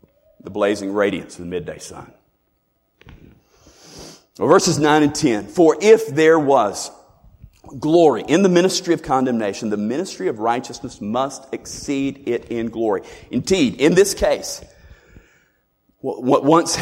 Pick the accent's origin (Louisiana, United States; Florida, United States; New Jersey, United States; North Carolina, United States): Florida, United States; I grew up in Florida. My favorite beach to visit when I was growing up was a place called Bean Point. It was on Anna Maria Island.